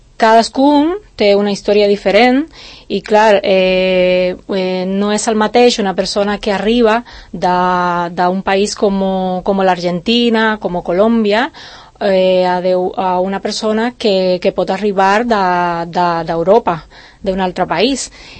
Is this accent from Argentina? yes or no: no; Cuba; Catalan is a second language; Soc cubana.